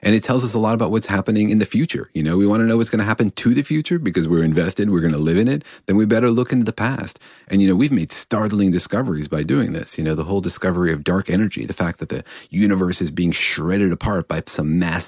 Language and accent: English; Los Alamos, New Mexico, United States; You know, I grew up in Los Alamos, and there are all these pictures of what it looked like during World War II.